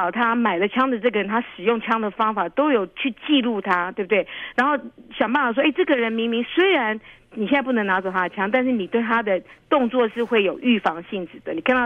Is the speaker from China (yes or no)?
no; Taiwan; 我们在台湾长大会有军训课，所以我是有练过打靶的